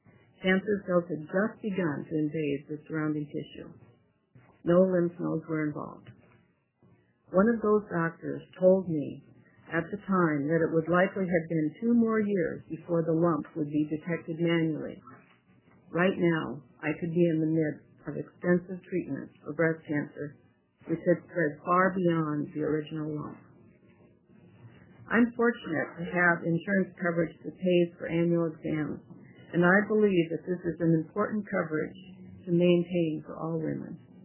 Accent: Scappoose, Oregon, United States; for the record … I'm from Scappoose, Oregon.

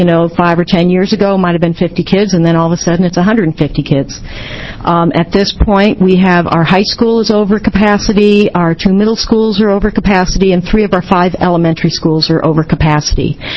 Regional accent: Hood River, Oregon, United States; I'm from Hood River, Oregon.

